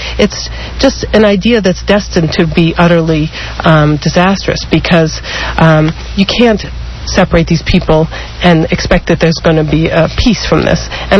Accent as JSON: {"language": "English", "town": "Boston", "region": "Massachusetts", "country": "United States", "tie": "born or raised there", "said": "a nice Jewish girl growing up in Boston"}